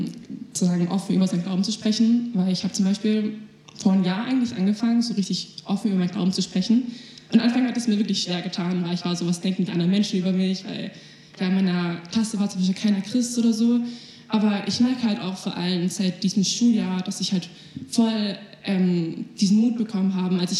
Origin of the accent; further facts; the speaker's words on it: Schäklingen, Germany; Also, ich bin 16 Jahre alt. Ich komme aus Schäklingen.